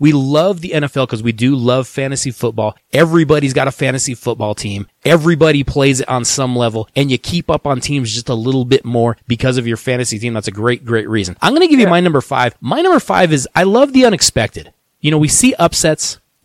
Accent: Colorado, United States; but we are from Colorado. We kind of like the cold.

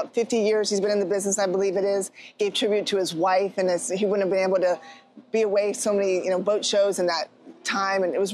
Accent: Florida, United States; Yes, welcome to my hometown. The 305 is where I grew up. It's the boating capital of the world, South Florida.

